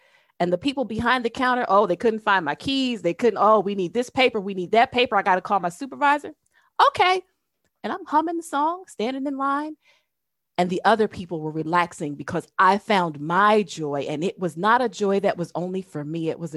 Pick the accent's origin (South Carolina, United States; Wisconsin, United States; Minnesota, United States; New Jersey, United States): New Jersey, United States; Silly me, I'm from Jersey.